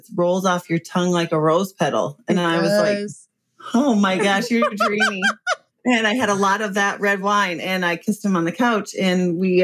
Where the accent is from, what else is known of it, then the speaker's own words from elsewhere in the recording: Midwest, United States; And I think when you find yourself newly married and stuff, we're from the Midwest, it was like, go to Walmart, get the lube on the counter and be stocked up for your honeymoon.